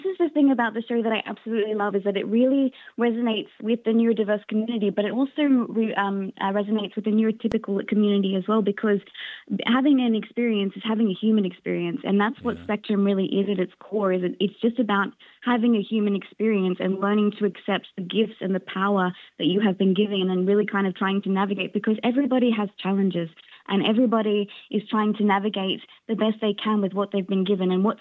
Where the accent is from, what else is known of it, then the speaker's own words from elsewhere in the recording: Australia; the greatest thing about being Australian is that we come from like a heritage that knows that storytelling is the best way to explain what our experiences is